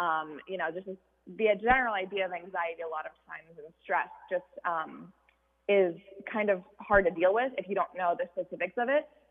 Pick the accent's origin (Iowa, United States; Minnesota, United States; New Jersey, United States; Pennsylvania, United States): Iowa, United States; Des Moines; I'm from Des Moines, Iowa, and I'm 17 years old.